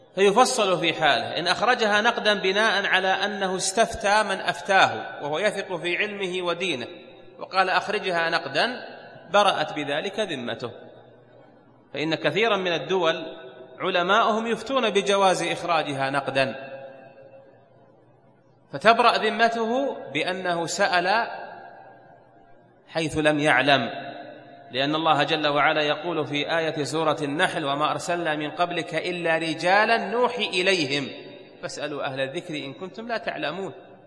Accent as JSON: {"language": "Arabic", "region": "Najd", "country": "Saudi Arabia", "said": "مثاله: عندنا في نجد ما يأكلون رز أبو بنت"}